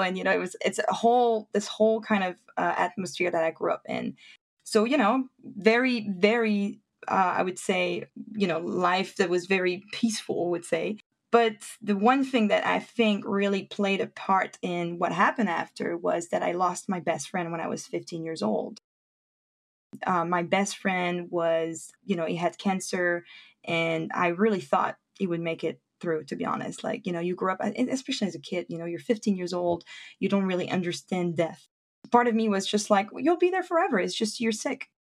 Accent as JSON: {"language": "English", "country": "France", "tie": "born or raised there", "said": "But one weird thing about me growing up in France was I was really attached to the United States."}